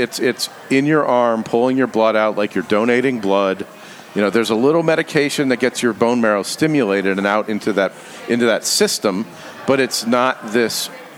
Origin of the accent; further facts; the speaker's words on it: Swarthmore, Pennsylvania, United States; Yeah, I grew up outside of Philly, a town called Swarthmore.